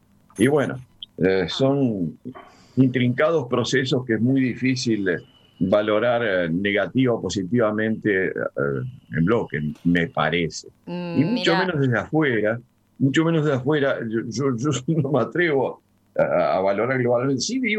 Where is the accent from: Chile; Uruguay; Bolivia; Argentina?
Uruguay; En realidad, no es fácil hablar desde Uruguay de valorizaciones de la colonización